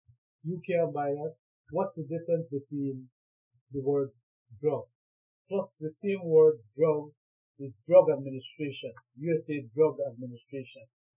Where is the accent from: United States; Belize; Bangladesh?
Belize; Since I am from Belize, this is in Latin America